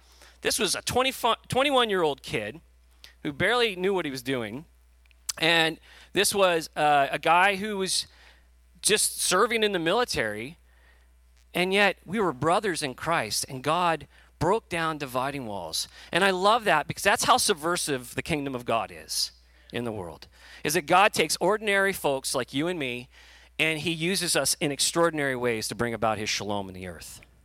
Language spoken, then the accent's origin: English; Fresno, California, United States; Well, I grew up in Fresno, an hour south of Modesto.